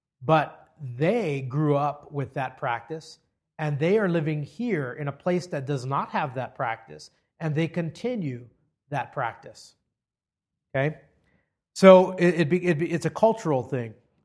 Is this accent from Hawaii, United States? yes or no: yes; Hawaii, United States; Growing up in Hawaii, I grew up in a cultural melting pot. Immigrants from all over the world, and many of them kept their cultural practices, and those practices became a norm.